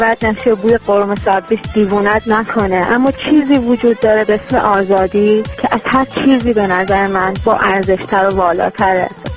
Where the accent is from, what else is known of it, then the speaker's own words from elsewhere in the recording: Iran; من یک دختر ایرانی تو شهر خودم، تو کشور خودم غریبم.